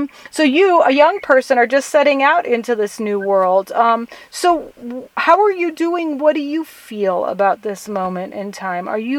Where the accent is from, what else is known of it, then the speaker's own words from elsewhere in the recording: Germany; also born or lived in France; yeah, I was born in France and grew up in Germany.